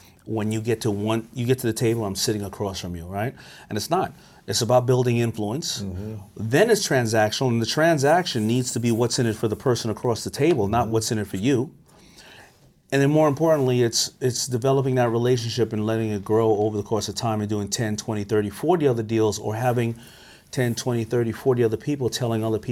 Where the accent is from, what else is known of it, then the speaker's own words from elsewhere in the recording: Hollis, New York, United States; I grew up in Hollis, Queens, and everybody's from Hollis, Queens.